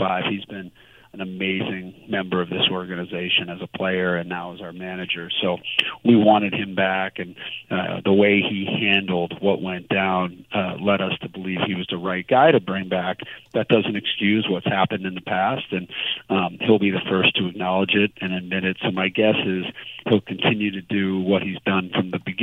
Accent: New England, United States; growing up in New England, fell in love with the Red Sox

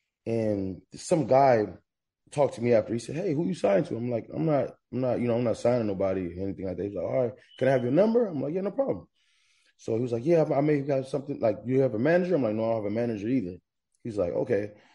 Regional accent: Long Beach, California, United States; It started in Long Beach. I'm originally from Long Beach

